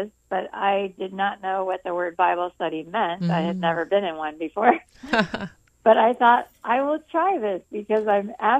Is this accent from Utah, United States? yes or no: no; Hanover, Pennsylvania, United States; I grew up in Hanover, Pennsylvania. And it's rolling farmland, a rural area.